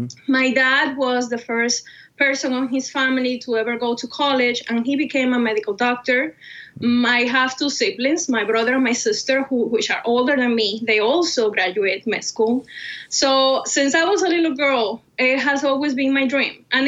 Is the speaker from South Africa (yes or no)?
no; Cuba; moved away as an adult; now in United States; As you can tell by my name and my accent, yes, I was born and raised in Cuba. When I was 21, in the year of 2013, I had to make the most difficult decision of my life so far. And it was to leave my country